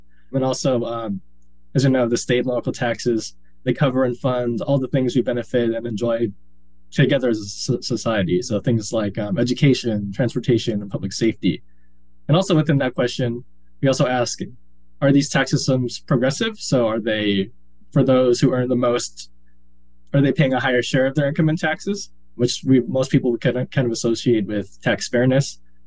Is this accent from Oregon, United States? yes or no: yes; Hillsboro, Oregon, United States; moved away as an adult; now in Washington, United States; Yes, I do. So I grew up in Oregon. I grew up in Hillsboro, Oregon, just outside of Portland. I attended the University of Oregon.